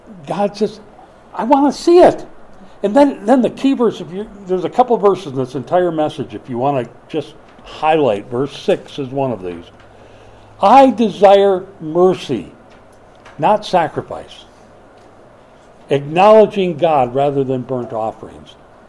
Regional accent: Minnesota, United States; I'm from Minnesota, not Missouri, but I say, show me.

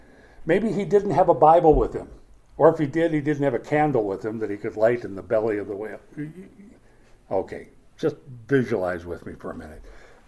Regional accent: Minnesota, United States; that's the way the Scandahoovians talk there, where I grew up in Minnesota.

